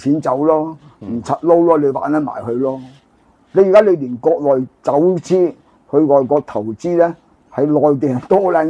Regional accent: China; 我如果我哋中國人能夠個個，獨善其身啊，修身齊家咧，你天下太平啦。

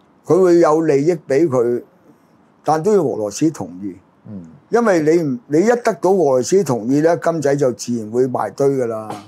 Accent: Hong Kong; 砌鳩我哋香港人港獨啫，係嘛？

